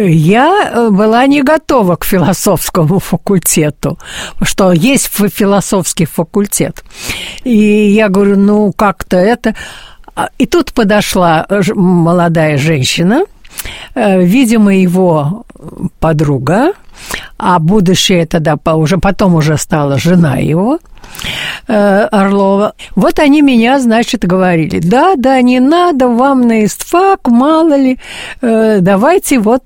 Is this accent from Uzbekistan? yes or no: yes; Tashkent, Uzbekistan; Потому что я приехала из Ташкента.